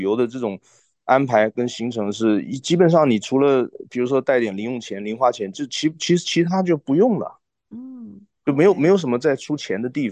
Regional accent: Taiwan; born there; 因为我个人我是出生在这里，然后我的父母亲呢，就是随着这个49年呢，就等于说是这个撤退到台湾这边，我们是眷村的这个家庭。

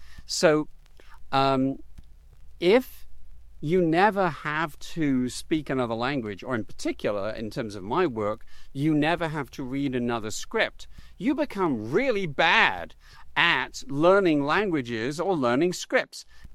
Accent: England, United Kingdom; as an Englishman growing up, I knew about the Welsh language.

